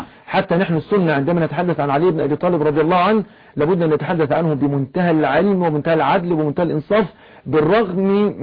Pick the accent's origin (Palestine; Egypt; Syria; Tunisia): Egypt; ونحن يعني نحن قلنا نحن هنا في مصر يعني تسيل دموع الناس شوقا